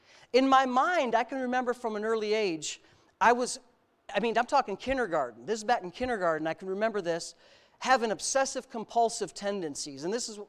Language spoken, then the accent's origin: English; Frewsburg, New York, United States; the Methodist Church, the one I grew up in Frewsburg